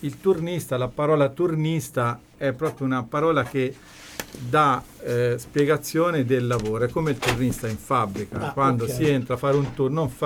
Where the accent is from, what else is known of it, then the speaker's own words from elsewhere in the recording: Tuscany, Italy; mi sono diplomato qui a Perugia e non sono perugino, ma insomma, vabbè, non importa. E ecco, se la vogliamo dire tutta, sono di un paesino, provincia d'Arezzo